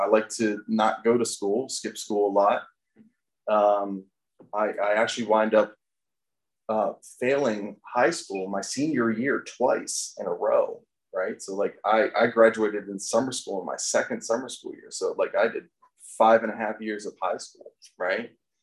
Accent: Maryland, United States; I was actually in Maryland. I'm from Maryland.

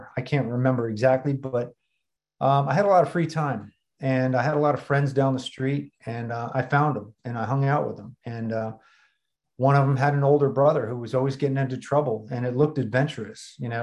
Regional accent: Connecticut, United States; born there; I was born up in Connecticut, and my parents, you know, they were Woodstock hippies, I guess.

